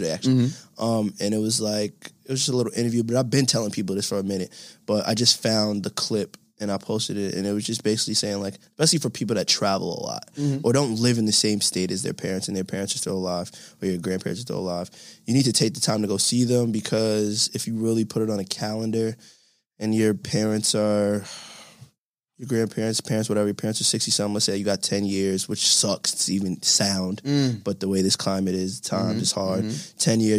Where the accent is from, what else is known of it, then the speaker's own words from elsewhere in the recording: Brooklyn, New York, United States; I'm from Clinton Hills. Let's stop, man. Home